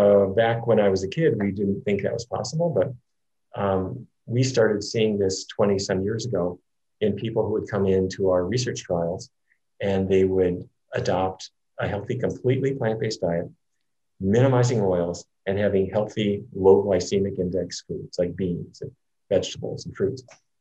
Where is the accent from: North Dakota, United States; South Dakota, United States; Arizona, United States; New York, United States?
North Dakota, United States; Fargo; now in Japan; But for me growing up in Fargo, seaweed was something we never heard of.